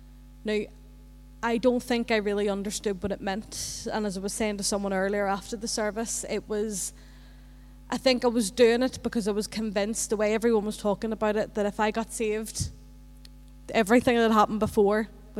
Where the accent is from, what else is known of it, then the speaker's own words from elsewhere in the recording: Belfast, Northern Ireland, United Kingdom; So as a child, I grew up in East Belfast and I had a perfect happy wee life.